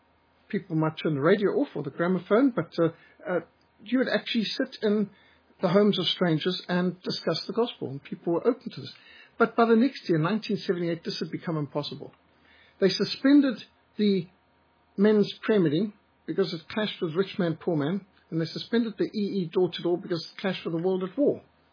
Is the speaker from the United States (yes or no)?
no; Zimbabwe; now in South Africa; I remember at the time that I came from Rhodesia, our Minister of Telecommunications, his surname was Hertzog.